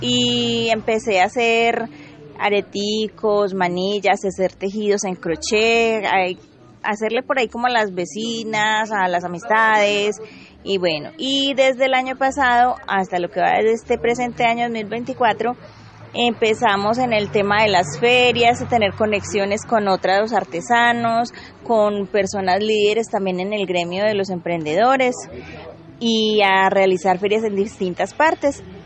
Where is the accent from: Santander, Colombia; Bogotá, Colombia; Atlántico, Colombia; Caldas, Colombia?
Caldas, Colombia; Riosucio; born there; now in Quindío, Colombia; yo llevo más de 30 años en el departamento del Quindío, pero soy nacida en Río Sucio, Caldas.